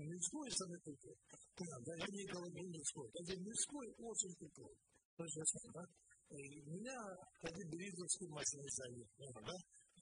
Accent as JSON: {"language": "Russian", "region": "Kalmykia", "country": "Russia", "tie": "born there", "said": "моя главная проблема, потому что я родила Калмыкия, маленький регион"}